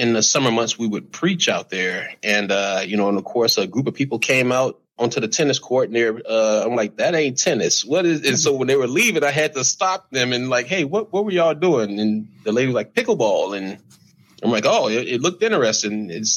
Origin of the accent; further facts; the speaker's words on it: Lakeland, Florida, United States; growing up in Florida, we caught and ate crab all day long. Of course, like after a big, we lived in this little in Lakeland, Florida.